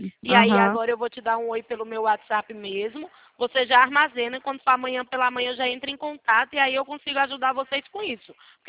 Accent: Ceará, Brazil; ah, é porque eu vim do Ceará e progredi muito.

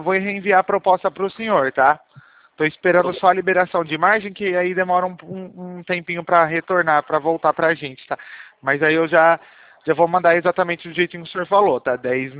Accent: Campinas, São Paulo, Brazil; Que eu sou aqui de São Paulo, de Campinas.

